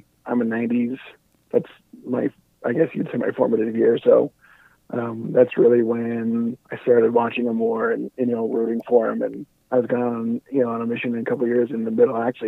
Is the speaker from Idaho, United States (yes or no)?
yes; Idaho, United States; Yeah, I mean, I grew up like in Southern Idaho.